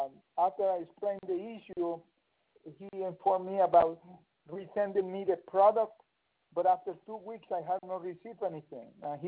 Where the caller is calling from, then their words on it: Mapleton, Georgia, United States; I'm calling from Mapleton, Georgia.